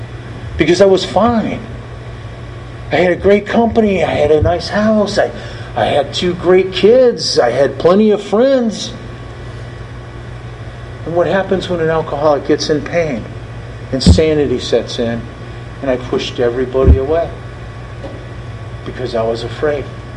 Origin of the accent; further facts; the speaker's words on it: Ohio, United States; I came from Ohio as a homeless guy, no education, 27 years old, not much prospects.